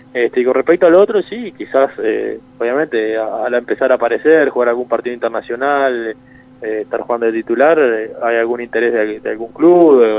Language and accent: Spanish; Rodríguez, San José, Uruguay; Soy de Rodríguez, sí, departamento de San José, pero de Rodríguez.